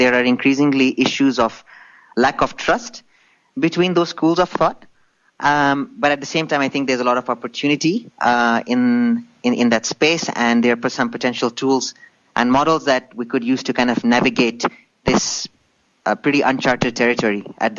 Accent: Botswana; also born or lived in Zambia / United States; So I'm the son of Indian immigrants who moved to Africa several decades ago. And I was born in Zambia and raised in Botswana, which is just next door to South Africa. And after high school in Botswana, I went for my tertiary training in the States, and I lived there for 14 years.

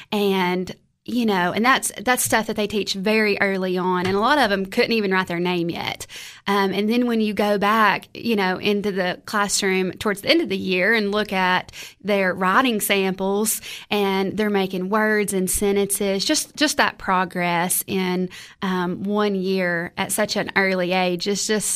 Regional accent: Crossville, Tennessee, United States; So I'm born and raised in Crossville, Tennessee, and come from a long line of educators.

